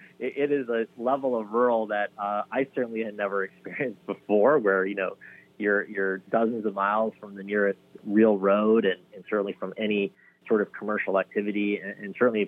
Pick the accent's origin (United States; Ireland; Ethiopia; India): India; because we come from India. My mom's a vegetarian.